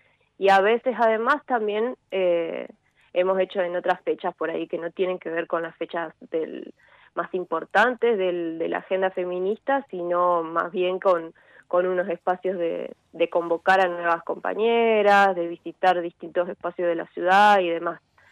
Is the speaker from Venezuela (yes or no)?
no; Santo Tomé, Santa Fe, Argentina; en la ciudad de Santo Tomé, porque somos todas, todes de Santo Tomé